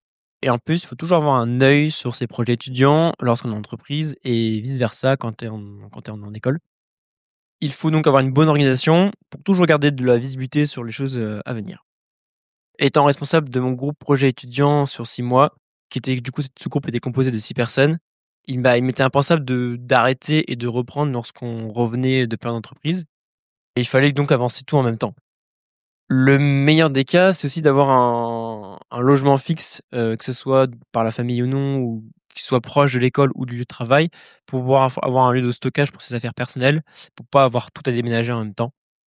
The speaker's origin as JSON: {"language": "French", "town": "Toulouse", "region": "Occitanie", "country": "France", "said": "j'ai 24 ans et je suis originaire de Toulouse."}